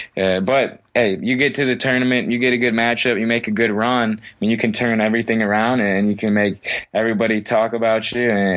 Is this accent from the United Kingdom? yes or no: no; Michigan, United States; My dad was a big Maize and Blue guy, so grew up, you know, Michigan football.